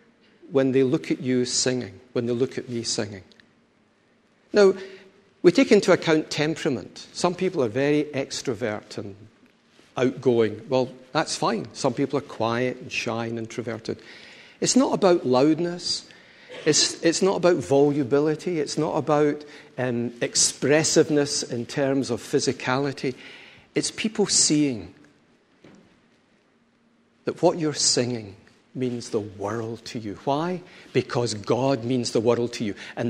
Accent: Scotland, United Kingdom; we have the ability, we're very Scottish, so we don't do it very well, to turn round and look at one another.

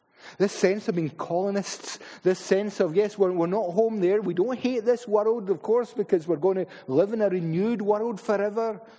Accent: Paisley, Scotland, United Kingdom; when we were growing up in Paisley, my mother was from Skye.

